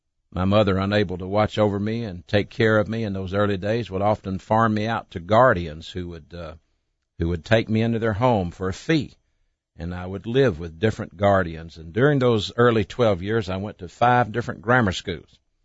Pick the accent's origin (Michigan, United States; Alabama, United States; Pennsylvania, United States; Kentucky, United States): Alabama, United States; Birmingham; I grew up in the Birmingham area, in the Central City area, the hard part of Birmingham.